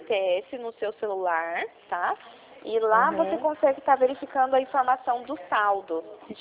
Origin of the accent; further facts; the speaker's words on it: São Paulo, Brazil; Eu sou do interior de São Paulo.